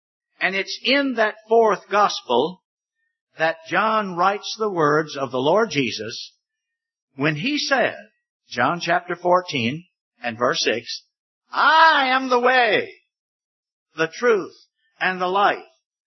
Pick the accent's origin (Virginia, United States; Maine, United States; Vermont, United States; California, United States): Virginia, United States; Richmond; I'm from Richmond.